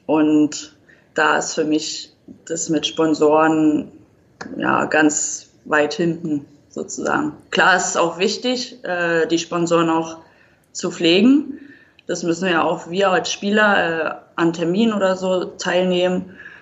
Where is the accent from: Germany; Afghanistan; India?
Germany; Berlin; now in Wiesbaden, Germany; Also, so wirklich Hessin würde ich mich jetzt nicht einschätzen. Also, für mich blutet immer noch Berlin. Da will ich auch wieder zurück.